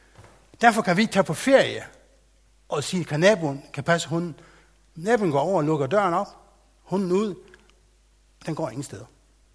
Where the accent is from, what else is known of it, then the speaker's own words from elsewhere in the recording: Faroe Islands; now in Løsning, Denmark; Oprindeligt kommer jeg fra Færøerne, men har boet i Danmark i, ja, det kan jeg næsten ikke regne ud, men det er siden 96 engang. Midt i 96.